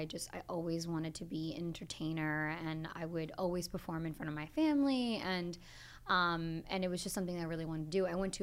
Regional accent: Boston, Massachusetts, United States; I'm from Boston, Massachusetts, and like there were two casting houses, and that's it.

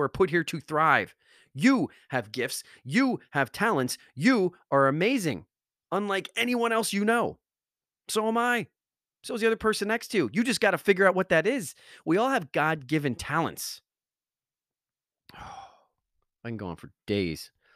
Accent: Wallington, New Jersey, United States; I grew up on Locust Ave in Wallington, New Jersey, the street named after a bug, okay?

